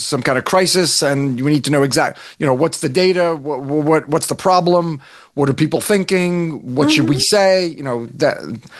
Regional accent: New York metropolitan area, United States; although I come from the New York, New Jersey metro area, so we probably speak at more like 500 words per, would you say, words per minute?

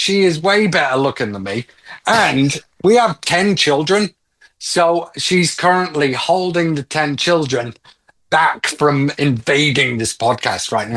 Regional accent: Yarm, North East England, United Kingdom; also born or lived in Manchester; now in Nashville, United States; I'm from a little town called Yarm. I moved to Manchester, which was where my headquarters was.

